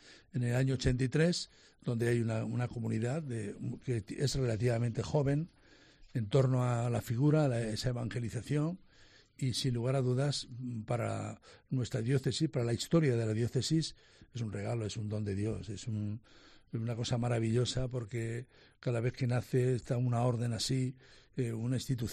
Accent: Benejúzar, Valencian Community, Spain; en Alicante, en nuestra tierra, de la mano de un sacerdote muy querido para mí, porque fue cura de mi pueblo, y ella también estuvo en mi pueblo, en Benajúzar

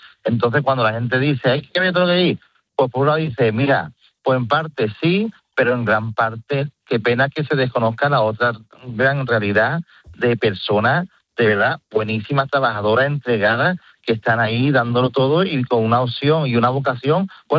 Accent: Rota, Andalusia, Spain; accent: Andalusian; also born or lived in Barcelona; ahora que has dicho que nací en Barcelona, la gente me va a escuchar de andaluz, que me he criado en Rota, Cádiz, desde chico.

